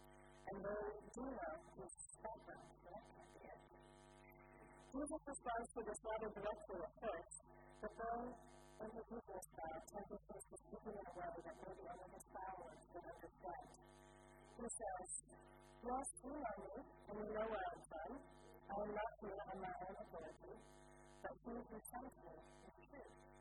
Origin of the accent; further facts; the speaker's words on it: United States; I grew up with them in America, the magic eye books